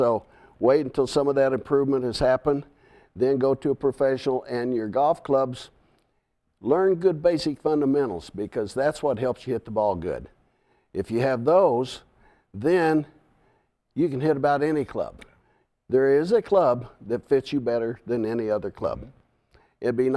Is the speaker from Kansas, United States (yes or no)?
yes; Kansas, United States; I grew up in Kansas where the wind does blow, you know.